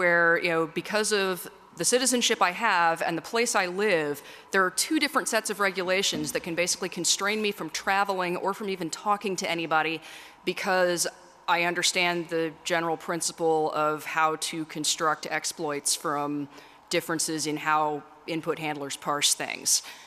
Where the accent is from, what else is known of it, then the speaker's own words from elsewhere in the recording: Texas, United States; now in Belgium; Yeah, so I'm originally from Texas, but I've been living in Belgium since 2009.